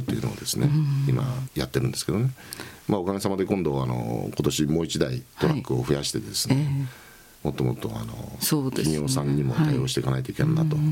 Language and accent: Japanese; Toyama, Japan; やっぱり富山人だからだと思うんですよ、うん、まあ、やっぱそれしかないですよね、富山で生まれてい